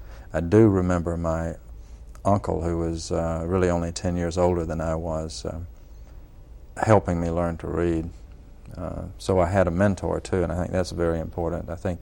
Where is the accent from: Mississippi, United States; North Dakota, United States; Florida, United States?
Mississippi, United States; I grew up basically in Mississippi, and by and large most of the formative years in the Mississippi Delta.